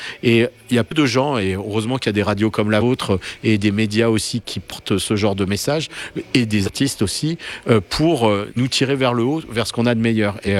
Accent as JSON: {"language": "French", "town": "Nice", "region": "Provence-Alpes-Côte d'Azur", "country": "France", "said": "Moi, je suis niçois comme Yves Klein"}